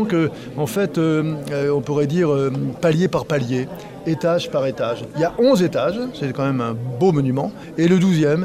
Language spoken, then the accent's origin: French; Brittany, France; Alors moi, je suis un breton de l'espèce amoureuse et donc un morbihanais de l'espèce suramoureuse.